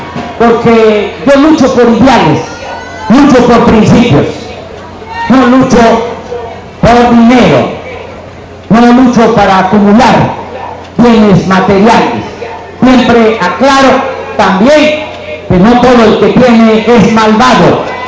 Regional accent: Tepetitán, Tabasco, Mexico; yo que vengo de un pueblo de Tepetitán, Macuspana, Tabasco

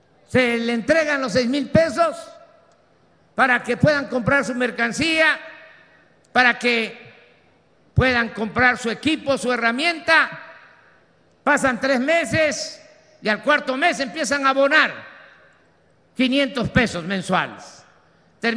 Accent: Tepetitán, Tabasco, Mexico; vivía yo en un pueblo que se llama Tepetitán, que pertenece al municipio de Macuspana, en el estado de Tabasco. Esa es mi tierra natal.

